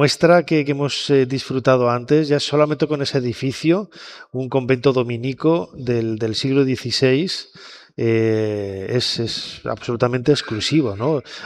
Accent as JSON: {"language": "Spanish", "town": "León", "region": "Castile and León", "country": "Spain", "tie": "born there", "also_born_or_lived": "Valladolid", "said": "yo aunque nací en León, viví muchos años en Valladolid"}